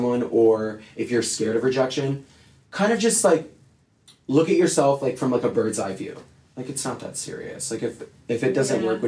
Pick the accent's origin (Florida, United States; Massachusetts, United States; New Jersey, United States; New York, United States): Florida, United States; So I'm from Florida.